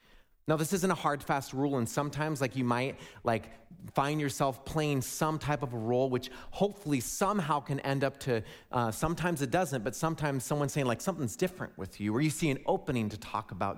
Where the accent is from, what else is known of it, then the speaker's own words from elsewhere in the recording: West Coast, United States; born there; I was born on the West Coast.